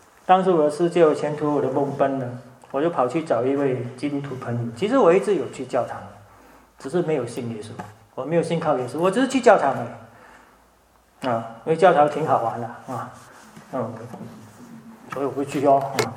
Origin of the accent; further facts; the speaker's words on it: Singapore; 我自己来自新加坡，都很多年前我考高中会考，我们叫高中会考，就是高中毕业考。